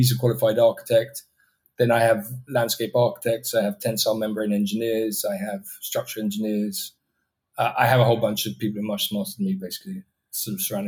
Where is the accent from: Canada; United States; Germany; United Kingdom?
United Kingdom; England; I thank my stars every day as an English person to know so much about European politics, particularly now.